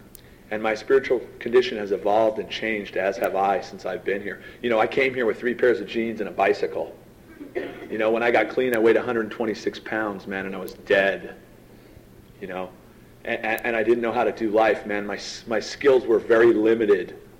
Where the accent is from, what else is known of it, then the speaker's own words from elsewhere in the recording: California, United States; I'm from California.